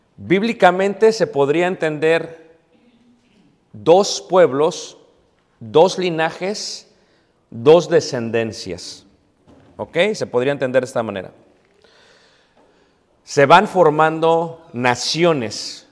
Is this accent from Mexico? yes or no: yes; Mexico; Yo soy mexicano, soy de nacionalidad mexicana, ¿verdad? De nacionalidad mexicana.